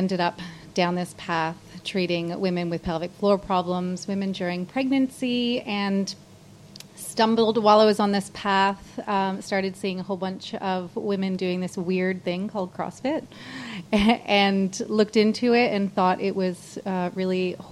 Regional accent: Canada; moved away as an adult; now in Australia; Yeah, I'm Canadian, if anybody's wondering about the accent.

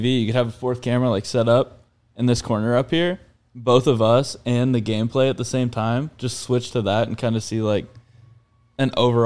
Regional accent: Indiana, United States; I'm from Indiana, Southern Indiana, so always wanted to go into engineering

